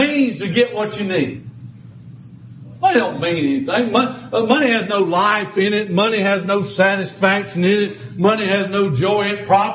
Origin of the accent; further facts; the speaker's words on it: Charlotte, North Carolina, United States; born there; But I was born in Charlotte Memorial Hospital.